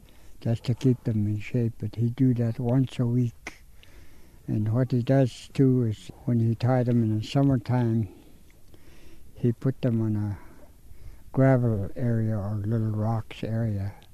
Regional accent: Koyukuk, Alaska, United States; I'm from Koyukuk. I was born in a fish camp.

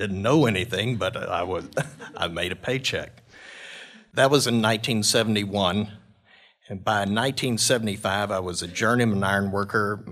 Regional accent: Shreveport, Louisiana, United States; My hometown is Shreveport, Louisiana, and that's

